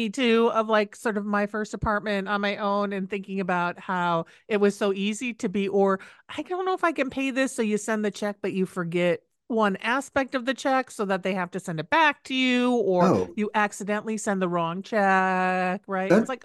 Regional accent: Midwest, United States; I mean, I grew up in the Midwest, right?

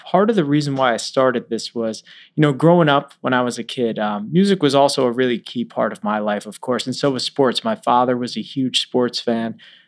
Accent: New York, United States; I grew up in Long Island in Manhattan.

